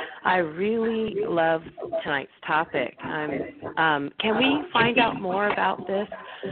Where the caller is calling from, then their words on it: Salinas, California, United States; I'm in Salinas, so I'm next to Monterey, Pebble Beach, Carmel.